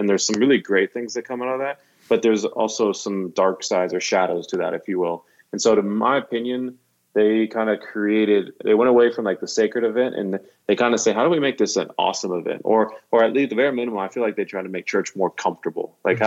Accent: Dallas, Texas, United States; I grew up in Dallas and I remember asking, an old lady in Dallas once

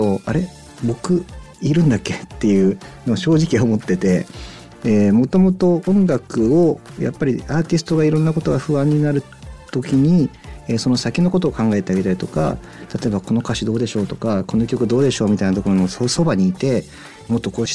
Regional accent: Yokohama, Kanagawa, Japan; FM 横浜をずっと聞きながら育った横浜生まれ横浜育ちの

